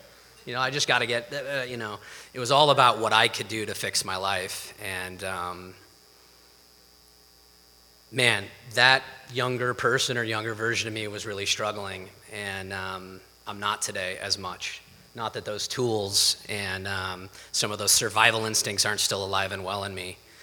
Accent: California, United States; So I'm the oldest of four, I'm from Northern California, and I thought we had an idyllic life, right?

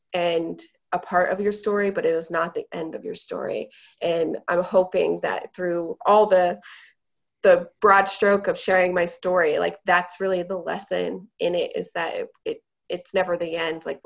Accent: Idaho, United States; that I was born and raised in Idaho.

